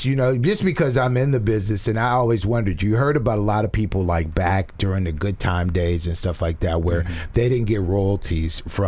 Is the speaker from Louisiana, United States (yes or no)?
yes; New Orleans, Louisiana, United States; I'm a Southern boy, man. I'm from New Orleans.